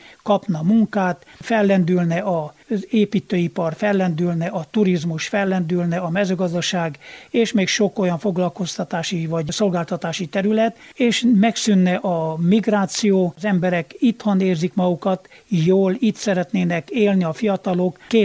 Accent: Gurghiu, Mureș County, Romania; Görgényben, az én szülőfalumban ütötte fel a tanyáját

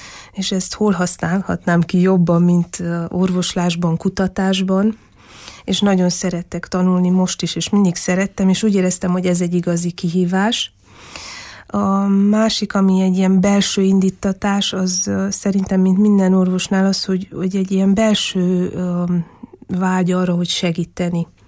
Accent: Miercurea Ciuc, Harghita, Romania; also born or lived in Târgu Mureș; Én egy vásárhelyi születésű leány vagyok, aki Csíkszeredában nőttem fel, és akkor kerültem vissza Vásárhelyre

